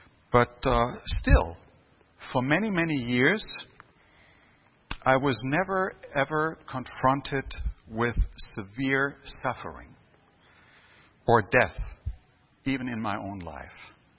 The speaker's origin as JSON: {"language": "English", "country": "Germany", "tie": "born or raised there", "second_language": "English", "said": "I've been born and raised in Germany, I told you, and I've been blessed by a very, very happy childhood."}